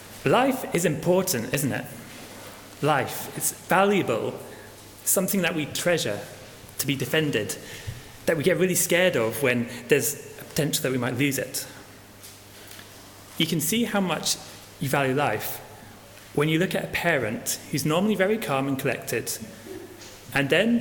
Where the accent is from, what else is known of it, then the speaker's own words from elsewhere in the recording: Scotland, United Kingdom; I'm quite scared of snakes, and I grew up in Scotland.